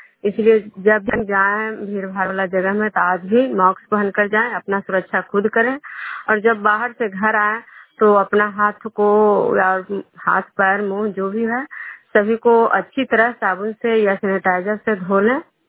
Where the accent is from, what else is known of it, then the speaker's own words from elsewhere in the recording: Vishnupur, Bihar, India; मैं विष्णुपुर ग्राम खुजरा पंचायत नालंदा जिला नवनौसा प्रखंड के निवासी हूँ।